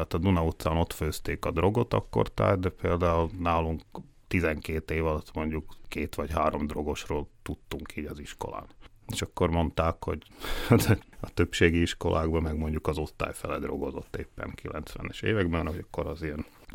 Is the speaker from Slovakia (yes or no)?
yes; Bratislava, Bratislava Region, Slovakia; 7 éves voltam, amikor itt változott a rendszer. 90-es évek az érdekes volt Pozsonyban, mert tulajdonképpen ilyen burokban nőttem föl, hogy egyrészt minden oldalról magyar családban, meg háztartásban, meg egy magyar iskolában a Duna utcán